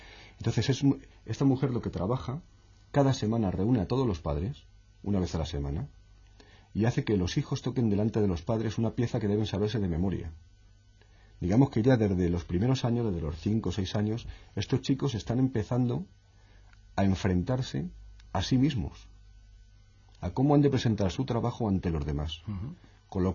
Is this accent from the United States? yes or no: no; Spain; yo soy un español y yo formo parte de esto